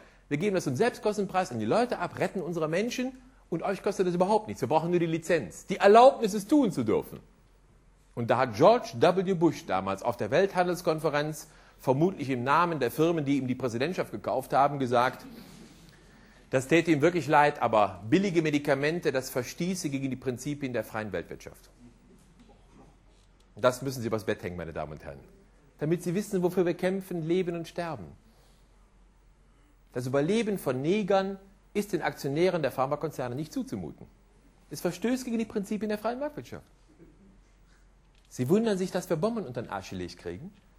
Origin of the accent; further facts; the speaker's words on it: Germany; Ich habe schon Probleme genug, damit Deutscher zu sein.